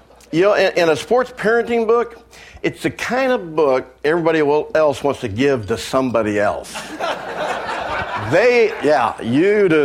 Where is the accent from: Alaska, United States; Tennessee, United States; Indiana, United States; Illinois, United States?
Illinois, United States; Galesburg; people from Galesburg High School, which I grew up in Illinois, came to play.